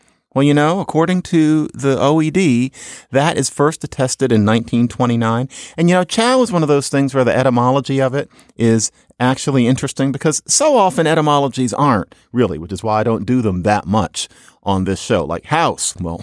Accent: Philadelphia, Pennsylvania, United States; Growing up in Philadelphia in the 70s, I remember boogie was what we said for booger.

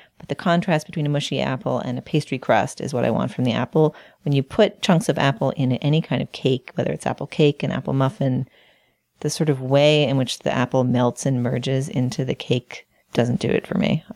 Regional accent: Massachusetts, United States; I basically like almost anything better if it's corn, probably because of my home state of Massachusetts.

